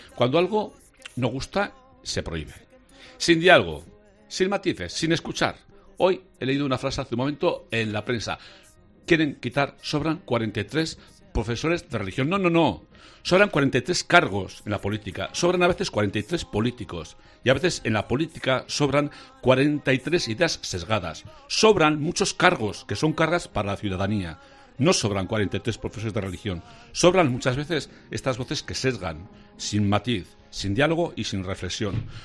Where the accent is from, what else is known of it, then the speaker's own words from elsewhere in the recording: Cáseda, Navarre, Spain; mi pueblo de Cáseda, el único pueblo que tiene la patrona a Santa Águeda.